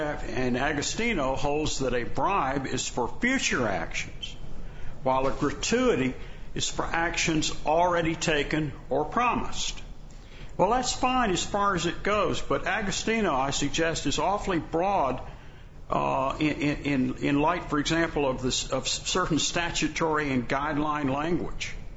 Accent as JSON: {"language": "English", "town": "Durham", "region": "North Carolina", "country": "United States", "said": "from Durham, North Carolina, representing Gerald Anderson."}